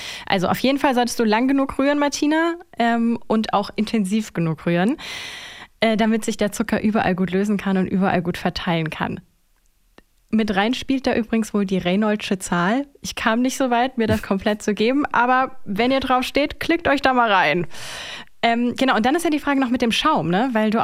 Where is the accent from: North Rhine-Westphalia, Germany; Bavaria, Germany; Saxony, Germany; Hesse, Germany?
Bavaria, Germany; Garmisch-Partenkirchen; also ich bin aufgewachsen in Garmisch-Partenkirchen